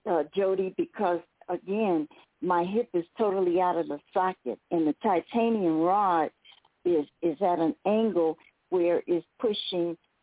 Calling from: Arizona, United States; I'm calling you from Arizona.

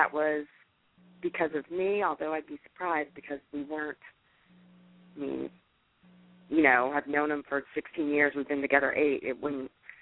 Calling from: Raleigh, North Carolina, United States

